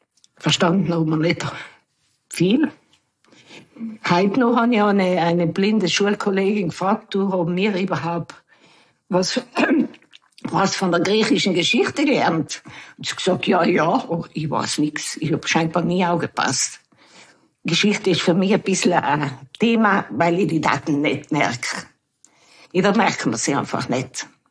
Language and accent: German; Moritzing, Trentino-Alto Adige, Italy; Ja, ich bin aufgewachsen, eigentlich in Moritzing geboren und aufgewachsen.